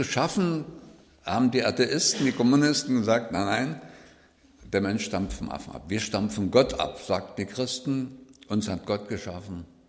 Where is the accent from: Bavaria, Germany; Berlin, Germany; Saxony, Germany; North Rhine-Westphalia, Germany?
Saxony, Germany; Görlitz; Das war die Behauptung in der Schule, mit der ich groß geworden bin in Görlitz.